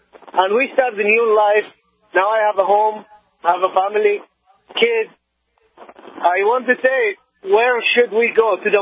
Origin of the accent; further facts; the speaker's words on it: Iraq; English is a second language; moved away as an adult; now in United States; I'm from Iraq. Mm-hmm. I got here as a refugee about 6 years ago.